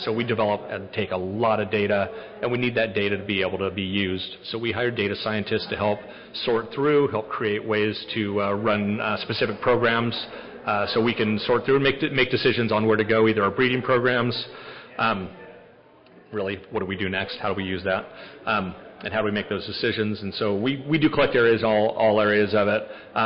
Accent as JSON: {"language": "English", "town": "Watsonville", "region": "California", "country": "United States", "tie": "born or raised there", "said": "And I grew up in Watsonville, where we're headquartered."}